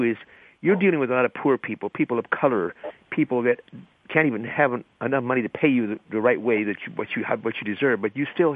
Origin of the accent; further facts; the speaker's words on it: Los Angeles, California, United States; He knows I grew up in South Central L.A. and among a real diverse crowd.